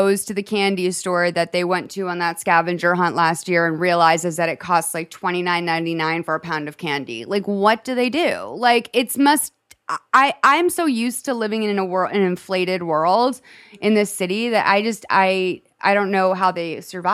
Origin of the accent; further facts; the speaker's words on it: California, United States; I'm from the Bay Area, and even here, that would be considered pricey.